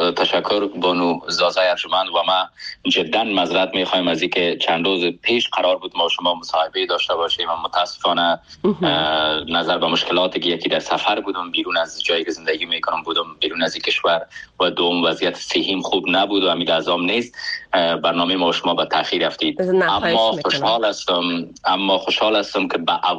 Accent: Afghanistan; moved away as an adult; من نیم عمرم، یعنی از 30 سال بیشتر عمرم در افغانستان عزیز، جایی که زادگاه من است، در اونجا سپری شده

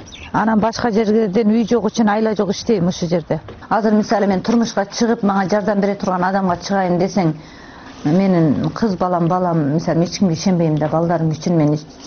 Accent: Tajikistan; now in Kyrgyzstan; Биз Тажикстандан келдик. Келгенде кыйынчылык аябай эле болду.

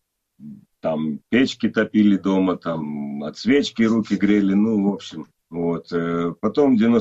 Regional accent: Baku, Azerbaijan; moved away as an adult; also born or lived in Yerevan; now in Ukraine; Ես 30 տարի ապրում եմ Ուկրաինա, մինչև ես 18 տարի ծնվել, մեծացել եմ Բաքու, ու գնացել եմ բանակ, բանակից հետո հետեմեկ էլ Երևան, 90, 91, 92, 3 տարի ապրել եմ Երևան

